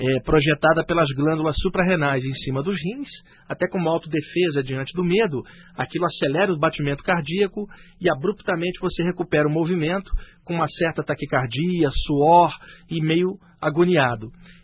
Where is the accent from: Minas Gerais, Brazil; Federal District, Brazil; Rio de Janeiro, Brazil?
Rio de Janeiro, Brazil; born there; moved away as an adult; now in São Paulo, Brazil; Esse mês agora, dia 23, eu vou estar completando 45 anos de idade. Eu nasci em 1961 no Rio de Janeiro e eu moro em São Paulo desde 1990.